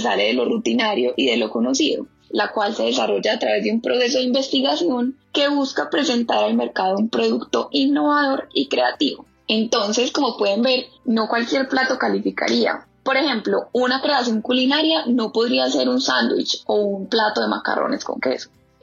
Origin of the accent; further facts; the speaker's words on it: Colombia; soy colombiana y actualmente vivo en Medellín, Colombia. Tengo 23 años